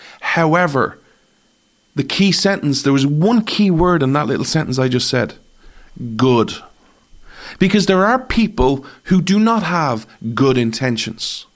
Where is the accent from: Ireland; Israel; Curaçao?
Ireland; So I'm an Irishman.